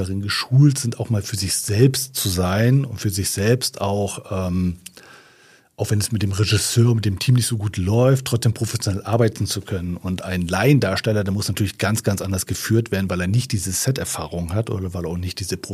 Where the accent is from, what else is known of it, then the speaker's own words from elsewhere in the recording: Neubrandenburg, Mecklenburg-Vorpommern, Germany; meine Heimatstadt Neubrandenburg, das ist in Mecklenburg-Vorpommern